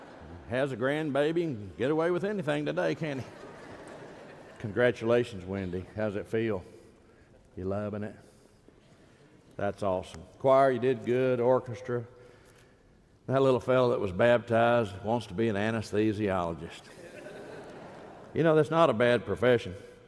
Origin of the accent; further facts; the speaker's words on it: Austin, Texas, United States; I was raised a Yankee. I was raised in Austin, Texas, and we had one channel, KTBC, and we got the Yankees. So I grew up a Yankee fan.